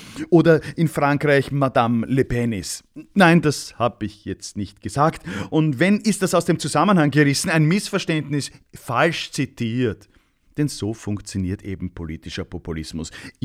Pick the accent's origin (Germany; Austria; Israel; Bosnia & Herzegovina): Austria; Als Österreicher, Fachmann qua Herkunft